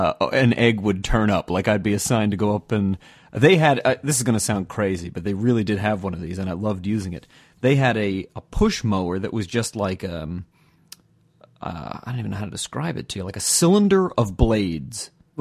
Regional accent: Pennsylvania, United States; went on this field trip out to Lancaster, PA, which was just a county removed from where Clayton and I grew up in Berks.

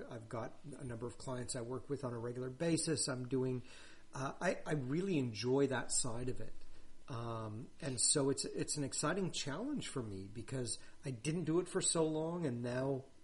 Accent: Calgary, Alberta, Canada; now in Victoria, Canada; I came from Calgary. Calgary is booming. It's an oil town.

